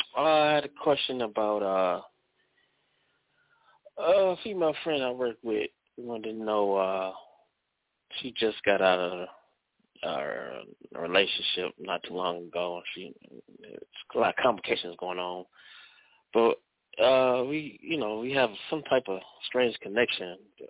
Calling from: Cleveland, Ohio, United States; I'm calling from Cleveland, Ohio.

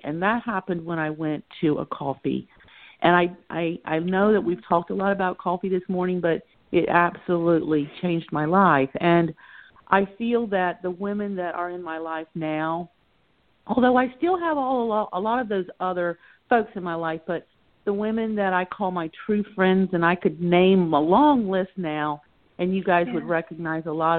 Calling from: Hereford, Maryland, United States; also born or lived in Southern US; I'm calling also from the Hereford area.

